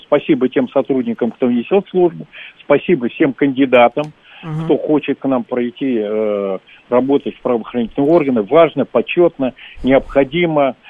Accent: Moscow, Russia; И сегодня, ну, мы москвичи, вот, мы смотрим

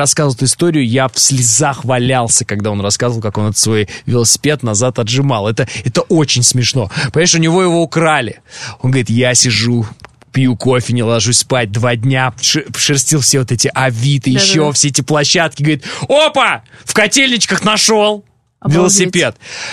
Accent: Urals, Russia; Я сам с Урала, я здесь, никуда уезжать не собираюсь

